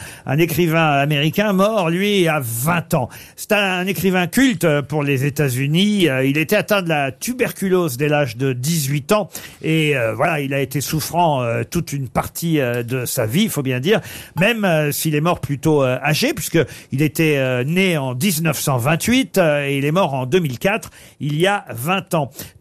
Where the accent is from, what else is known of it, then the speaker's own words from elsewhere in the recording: France; Il est mort il y a 20 ans et il y a eu des tas d'articles chez nous en France.